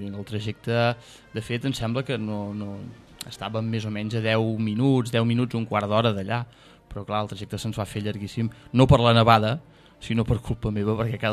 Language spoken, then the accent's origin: Catalan; Catalonia, Spain; vaig néixer en una masia recòndita d'aquí de Catalunya. Soc català